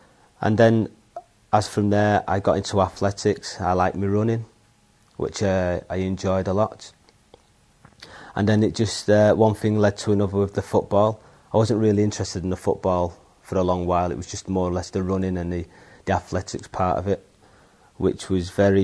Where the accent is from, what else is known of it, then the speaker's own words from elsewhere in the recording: Salford, North West England, United Kingdom; also born or lived in Manchester; I was brought up in a little city called Salford, which is within a city, if you can possibly understand that.